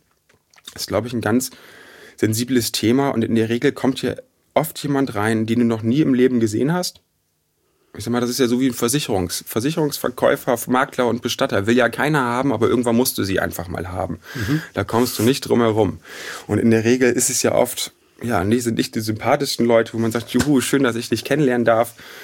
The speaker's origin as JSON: {"language": "German", "town": "Bad Zwischenahn", "region": "Lower Saxony", "country": "Germany", "said": "Das war aus Bad Zwischenahn. Das ist in der Nähe von Oldenburg. Das nächste wiederum ist Bremen, also so ein bisschen oben an die Nordseeküste, so Richtung Jadebusen da oben so ungefähr."}